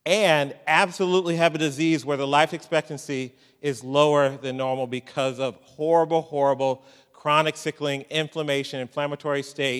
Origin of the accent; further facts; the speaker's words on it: St. Louis, Missouri, United States; now in Houston, United States; Born and raised in St. Louis, Missouri, got as quickly as I could. I'm down in Houston now